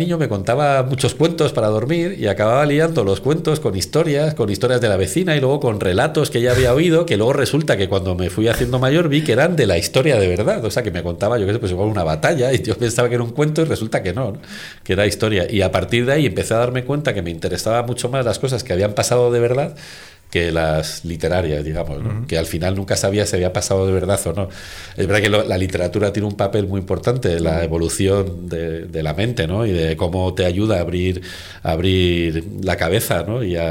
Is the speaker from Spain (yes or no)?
yes; Spain; creo que somos los españoles los que más nos la creemos al final.